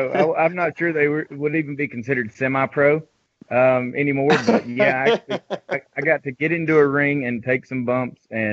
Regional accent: Georgia, United States; Northwest Georgia.

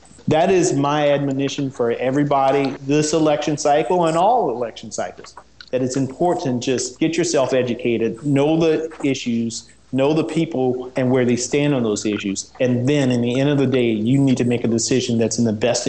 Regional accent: United States; but ultimately, as an American, it's important that people just go out and vote

